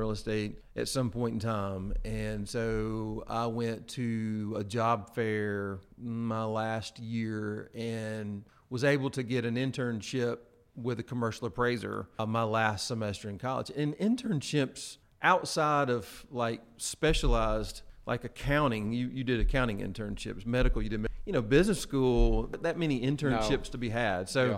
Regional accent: Jasper, Alabama, United States; I really, really was raised in the country.

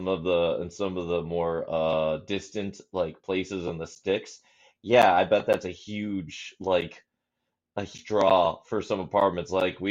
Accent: Onalaska, Wisconsin, United States; whenever I tell people I'm from Onalaska, Wisconsin, they go, you're from Alaska?

